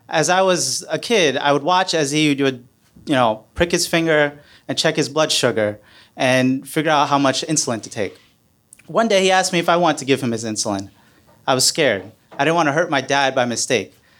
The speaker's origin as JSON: {"language": "English", "country": "United States", "said": "I'm a Pakistani American"}